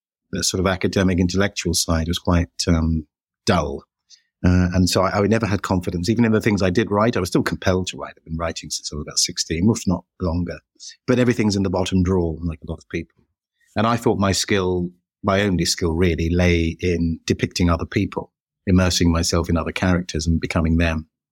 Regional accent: United Kingdom; And even though we're British, we related to that story in ways that were enlightening for us

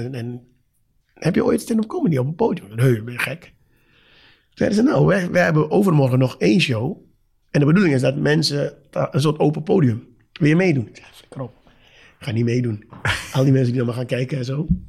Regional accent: Suriname; Nogmaals, ik kom uit Suriname.

